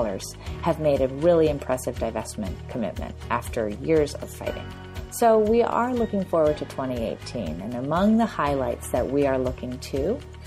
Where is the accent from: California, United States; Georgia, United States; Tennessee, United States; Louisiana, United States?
California, United States; hosted by Governor Jerry Brown, my home state of California